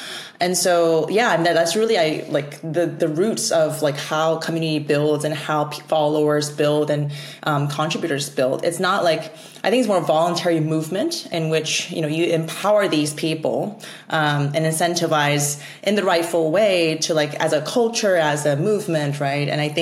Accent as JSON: {"language": "English", "country": "South Korea", "tie": "born or raised there", "lives_now": "United States", "said": "So I was born in Korea. So I'm more of a, and I was born and raised more in Korea. I think in terms of the years, I would define myself as just Korean, but people say I'm an Americanized Korean whatsoever."}